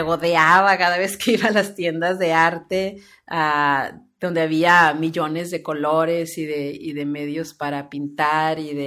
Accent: Mexicali, Baja California, Mexico; Yo soy de Mexicali, Baja California

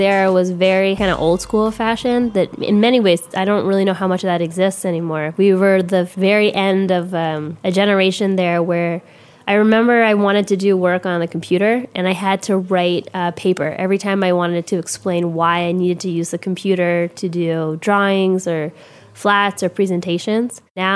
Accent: Hong Kong; I'm half Chinese, and I'm half Caucasian. My mom's from New England, and my dad is from Hong Kong. I grew up in Hong Kong, and I've always had this sort of sense of, like, mixed identity.

